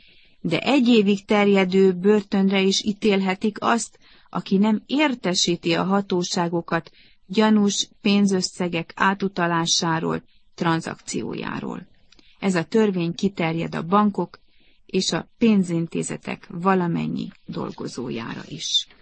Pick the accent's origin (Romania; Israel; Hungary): Israel; Pontosan úgy, mint nálunk otthon Izraelben, egy nagyobb terrorakció után.